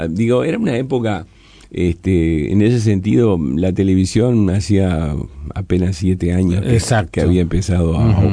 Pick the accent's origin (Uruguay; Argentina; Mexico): Uruguay; Montevideo; Yo soy muy montevideano, entonces tengo a mi disposición una escenografía reconocible.